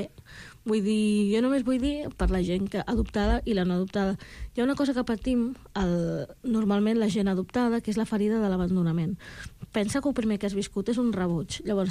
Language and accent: Catalan; Catalonia, Spain; tinc els ancestres i tot el pes de l'Àfrica en mi. Però clar, també sóc catalana, supercatalana, la pubilla catalana.